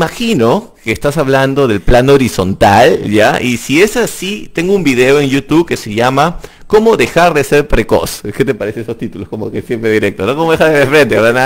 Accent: Peru; No, no, yo soy de acá, de Perú. Soy como la papa peruana acá.

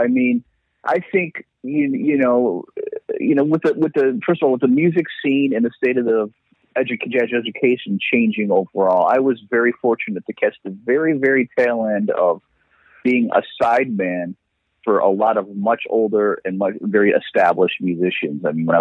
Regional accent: Rochester, New York, United States; Again, I'm from Rochester, so it's another long connection right there, too.

